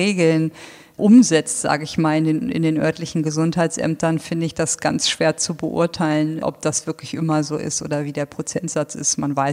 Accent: Lower Saxony, Germany; Genau, ich bin echter Niedersachse.

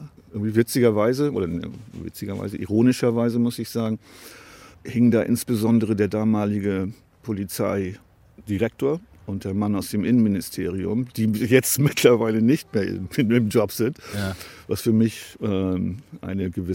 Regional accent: Bremen, Germany; Und als Bremer gibt es natürlich nur eine Mannschaft, die habe ich mir nicht ausgesucht.

